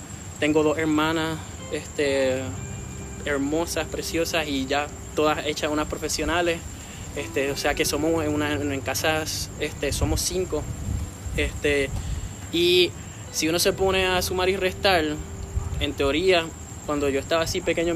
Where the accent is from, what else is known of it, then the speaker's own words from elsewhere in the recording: Puerto Rico; como muchos puertorriqueños que son que nos gusta y que algo que nos caracteriza